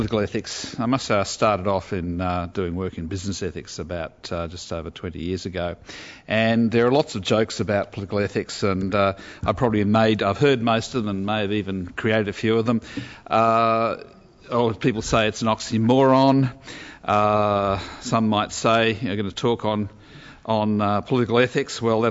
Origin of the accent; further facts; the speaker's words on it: Queensland, Australia; born there; although I was born in Queensland, at that point I had absolutely no intention of going back.